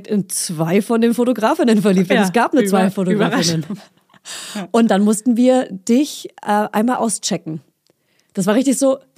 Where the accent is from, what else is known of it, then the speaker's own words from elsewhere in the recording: Bavaria, Germany; Ich komme nämlich von Land, ich komme aus Oberfranken, aus der Nähe von Hof, aus einem kleinen Bauerndorf.